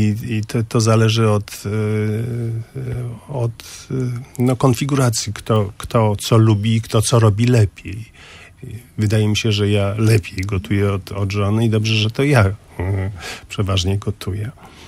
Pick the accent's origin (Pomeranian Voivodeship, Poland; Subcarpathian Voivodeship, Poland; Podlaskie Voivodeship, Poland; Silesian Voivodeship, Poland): Pomeranian Voivodeship, Poland; Sopot; Ja pochodzę z Sopotu i być może z tego powodu wyniosłem przekonanie, że jak jest lato, to nie warto nigdzie wyjeżdżać